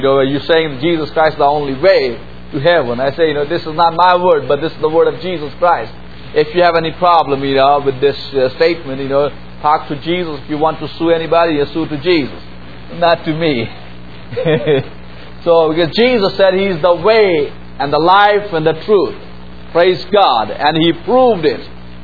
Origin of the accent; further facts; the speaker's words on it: Pakistan; I'm from Pakistan, which is a Muslim country.